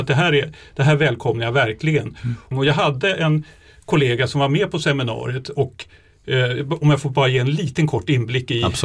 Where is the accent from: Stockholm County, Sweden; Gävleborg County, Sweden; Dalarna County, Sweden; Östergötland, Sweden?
Stockholm County, Sweden; Täby; Jag vet att min hemkommun, Täby, det är Tebe.